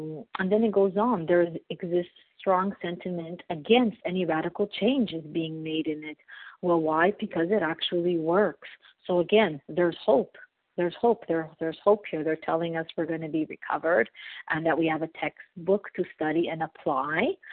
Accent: Montreal, Quebec, Canada; I'm from Montreal, Canada, a grateful, recovered, compulsive eater.

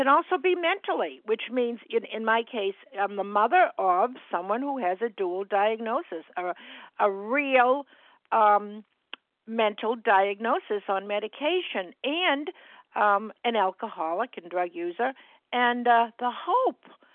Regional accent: Massachusetts, United States; I'm from Massachusetts, a recovered compulsive overeater.

